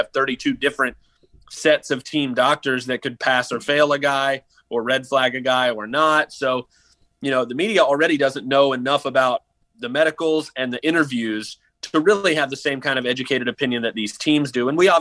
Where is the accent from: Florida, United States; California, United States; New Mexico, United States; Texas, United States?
Florida, United States; Tampa Bay; I grew up in Tampa Bay. I'm a Bucks guy and grew up a Bucks fan.